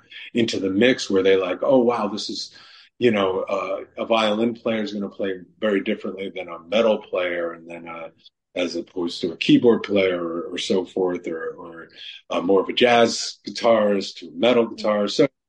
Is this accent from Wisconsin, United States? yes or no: no; New York City, New York, United States; when I grew up in New York City and I saw all these veterans homeless and going through the subway